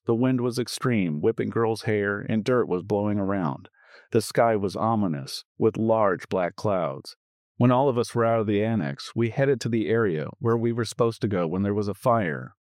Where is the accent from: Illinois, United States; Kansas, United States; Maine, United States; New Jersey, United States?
Kansas, United States; Growing up in Kansas, thunderstorms were just part of spring and summer, as well as tornadoes.